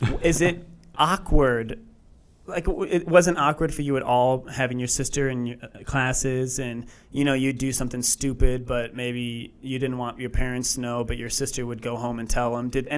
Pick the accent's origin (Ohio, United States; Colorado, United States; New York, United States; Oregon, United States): Ohio, United States; Kenmore; I grew up in Kenmore.